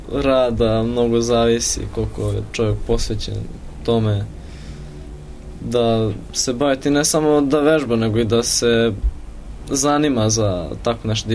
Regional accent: Sremčica, Belgrade, Serbia; Iz Sremčice.

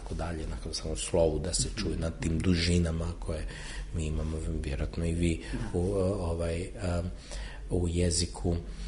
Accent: Zagreb, City of Zagreb, Croatia; jer sam kao prvo Zagrepčanin, kao urbano dijete iz centra, ja puno brže govorim

